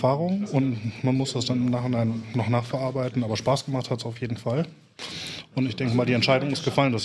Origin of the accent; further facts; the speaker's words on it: Bremen, Germany; Ich komme ja aus Bremen.